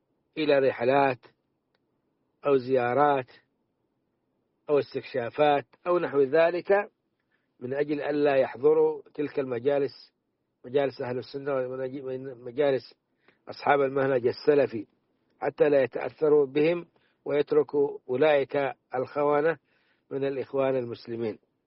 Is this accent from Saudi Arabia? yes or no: yes; Saudi Arabia